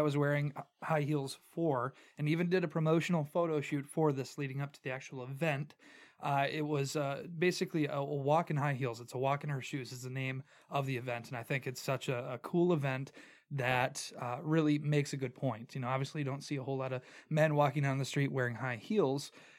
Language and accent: English; Wisconsin, United States; also born or lived in St. Paul, Minnesota; I'm originally from Midwest Wisconsin.